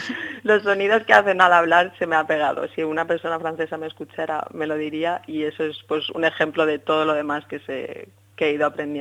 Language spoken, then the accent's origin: Spanish; Spain; yo creo que siendo españoles, con un poco, entre comillas, nuestra gracia, comparado con Europa, sí que somos bastante más acogedores.